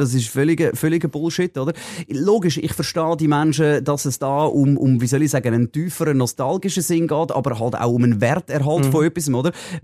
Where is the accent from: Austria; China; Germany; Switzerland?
Switzerland; oder vielleicht abgebrochen bei uns in der Schweiz